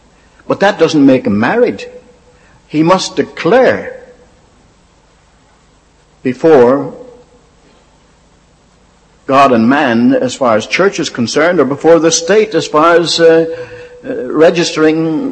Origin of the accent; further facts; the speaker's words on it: Ireland; born there; I was born in Ireland, and I was born an American citizen.